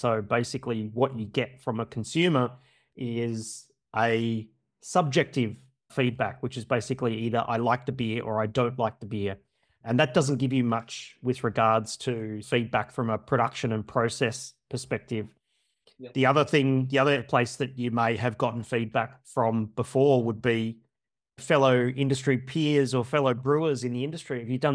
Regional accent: Brisbane, Queensland, Australia; here in my hometown of Brisbane, Australia.

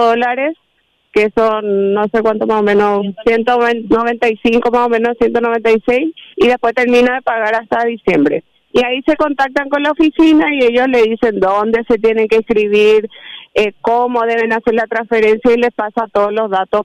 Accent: Paraguay; Sí, soy paraguaya viviendo en Movida Chile y trabajando en Movida Chile.

